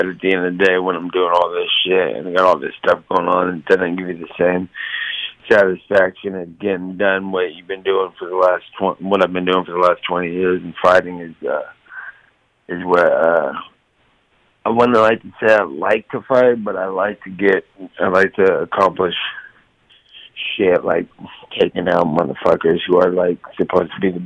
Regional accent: Stockton, California, United States; Yeah, Stockton is just where I come from. It's my hometown. Everybody I know is there.

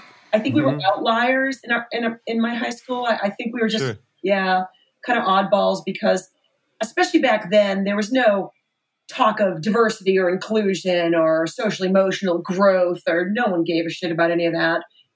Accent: Nashua, New Hampshire, United States; This is in Nashua, New Hampshire. It's a town on the Massachusetts border. It's like it's one of the big cities of New Hampshire.

